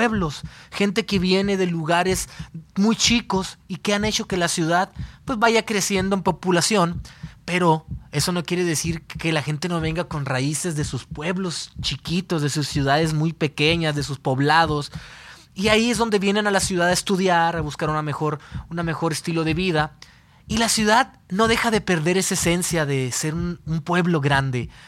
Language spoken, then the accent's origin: Spanish; Sonora, Mexico; Ahí está mi tierra, Sonora. En el barrio donde yo crecí, Era un barrio muy popular donde agradezco a la vida haber crecido y nacido ahí.